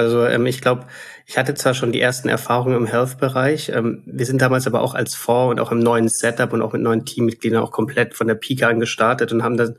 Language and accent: German; Stuttgart, Baden-Württemberg, Germany; Ich bin 33 Jahre, bin Schwabe, komme aus Stuttgart, bin dort auch in der Nähe zur Uni gegangen, in Reutlingen.